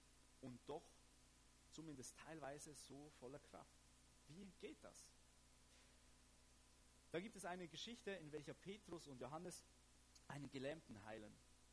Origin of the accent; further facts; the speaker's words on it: Switzerland; Zumindest mir als Schweizer, ich weiß nicht, wie oft dass man das in Deutschland so nennt